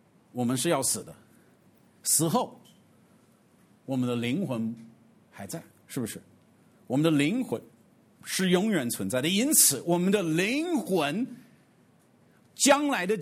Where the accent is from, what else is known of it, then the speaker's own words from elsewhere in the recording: Xi'an, Shaanxi, China; 其实我们西安人，哎，咱们都去过兵马俑。